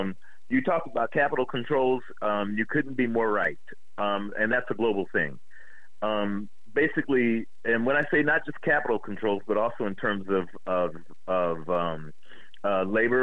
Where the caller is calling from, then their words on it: West Coast, United States; On the West Coast.